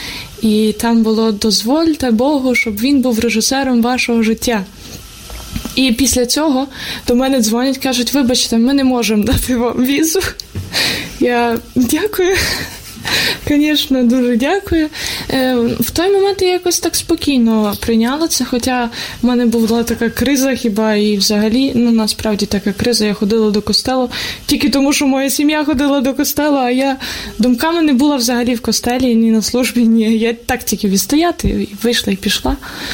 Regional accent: Kolomyia, Ivano-Frankivsk Oblast, Ukraine; я сама з Коломиї

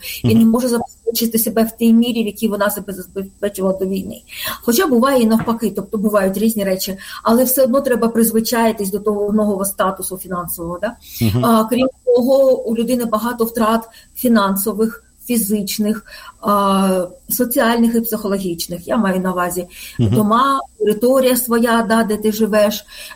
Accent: Melitopol, Zaporizhzhia Oblast, Ukraine; якщо я жила на території там Мелітополя, наприклад, да, довгі роки з дитинства, да, і це для мене мій рідний край.

